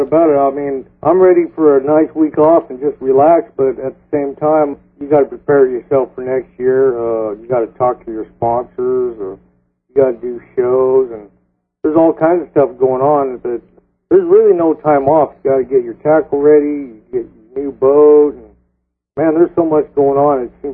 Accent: West Coast, United States; now in Texas, United States; Well, being from the West Coast, sometimes they go to these lakes that fish deep, they're cold water lakes, and being from the West Coast, of course, that's an advantage

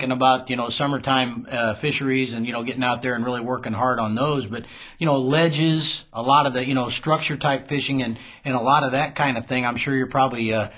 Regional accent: Illinois, United States; You know, I'm from Illinois, and we throw a crankbait in a lot of the river systems

